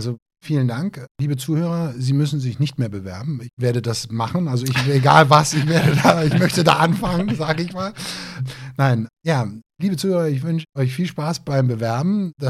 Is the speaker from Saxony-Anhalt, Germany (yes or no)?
no; Cologne, North Rhine-Westphalia, Germany; ich sag das mal, ich bin ja Kölner